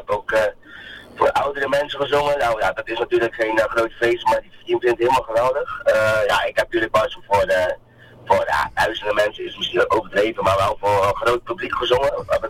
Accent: Dordrecht, South Holland, Netherlands; Ik kom uit Dordrecht. Ja, dat is heel erg een beetje onder Rotterdam, ligt dat. Dus ik ben meer van het zuiden.

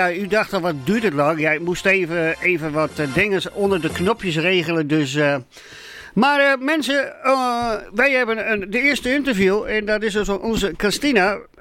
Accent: northern Netherlands, Netherlands; Wij als Noorderlingen zeggen we altijd hoog in het noorden.

